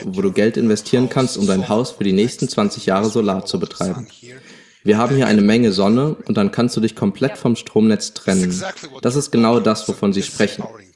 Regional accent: Serbia; Ich komme aus Serbien, einem Land, das unter der Regierung seit Jahren in eine Kleptokratie abrutscht.

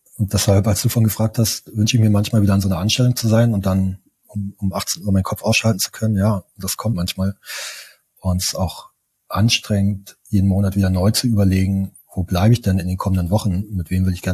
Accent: eastern Germany, Germany; Für mich also ich bin im Osten von Deutschland groß geworden

